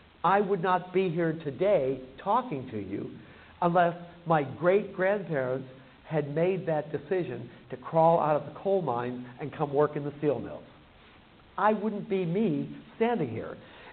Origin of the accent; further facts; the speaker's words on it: Pittsburgh, Pennsylvania, United States; born there; I was born in Pittsburgh. Right? My great-grandparents came to Pittsburgh.